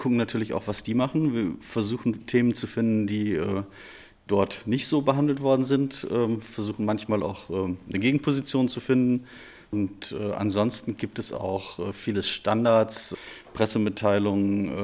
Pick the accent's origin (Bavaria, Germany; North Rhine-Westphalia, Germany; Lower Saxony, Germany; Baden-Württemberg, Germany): Lower Saxony, Germany; Osnabrück; Das ist meine Heimatstadt